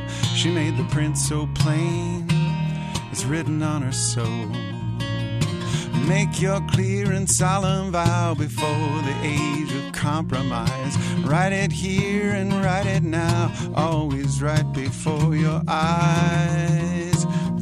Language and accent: English; Dayton, Ohio, United States; Well, I was born in Dayton.